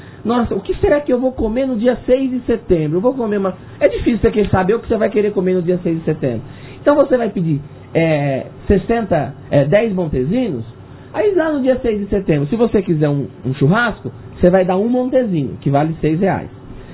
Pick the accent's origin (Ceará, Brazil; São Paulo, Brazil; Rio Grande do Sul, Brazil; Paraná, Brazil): São Paulo, Brazil; São José do Rio Preto; Então, eu sou de São José do Rio Preto, por exemplo.